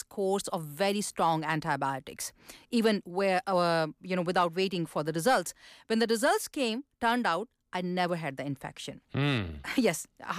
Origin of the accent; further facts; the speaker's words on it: Pakistan; I myself have experienced and witnessed this phenomenon growing up in Pakistan.